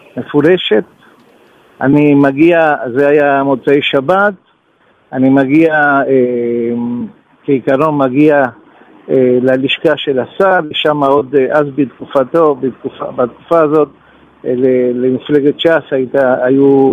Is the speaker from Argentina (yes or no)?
yes; Argentina; now in Israel; בעיקרון זה התחלה עוד בארגנטינה, לפני שעליתי לארץ, בשנות ה-70